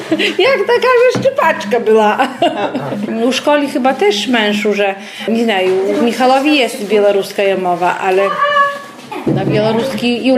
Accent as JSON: {"language": "Polish", "town": "Siemianówka", "region": "Podlaskie Voivodeship", "country": "Poland", "said": "Ja pochodzę sama z Siemanówki."}